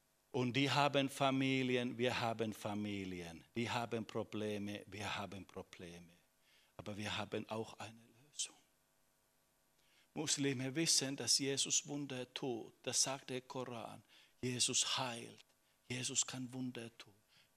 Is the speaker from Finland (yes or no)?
yes; Finland; German is a second language; Bei uns in Finnland, das ist getrennt, normale Leben und Religion. Ja? Religion ist Privatsache.